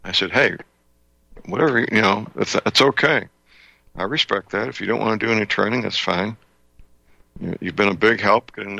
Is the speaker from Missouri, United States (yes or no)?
yes; St. Louis, Missouri, United States; born or raised there